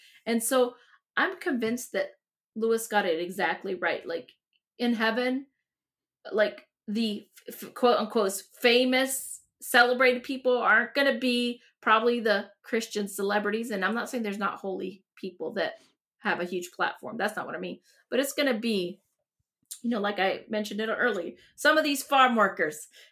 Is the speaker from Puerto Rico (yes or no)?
yes; Ceiba, Puerto Rico; first language Spanish; English is a second language; I was born in 1978 in Ceiba, Puerto Rico, Spanish first, grew up poor